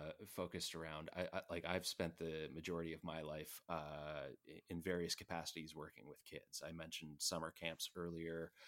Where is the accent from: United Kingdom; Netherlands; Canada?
Canada; I have a habit of being somewhat critical of myself and critical of my work, and as any Canadian does.